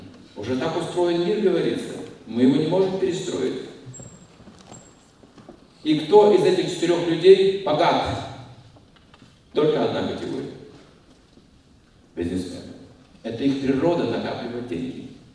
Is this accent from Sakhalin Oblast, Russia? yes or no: yes; Sakhalin Oblast, Russia; Я вырос на Сахалине, если там брундуков тьма.